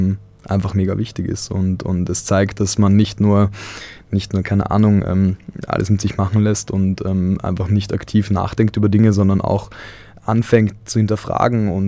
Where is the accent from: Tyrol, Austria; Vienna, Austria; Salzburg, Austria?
Vienna, Austria; Ich bin ja eben auch Medizinstudent, aber auch Rettungssani, und ich komme ursprünglich aus Wien